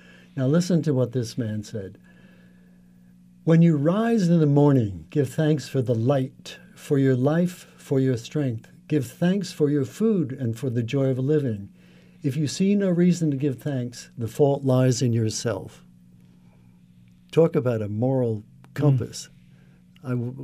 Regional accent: New York, United States; now in Santa Barbara, United States; I'm a New Yorker, live 30 years in marketing, moved to Santa Barbara 12 years ago.

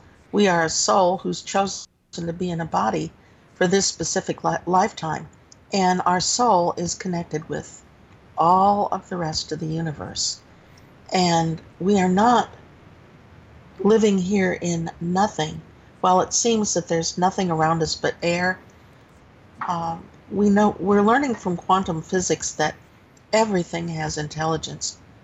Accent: Alabama, United States; and by the way, I am from Alabama, to put this in context.

